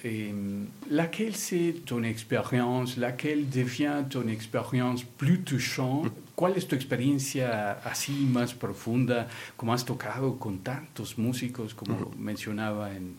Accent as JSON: {"language": "French", "country": "Belgium", "said": "Je suis obligé, en tant que belge, à te demander"}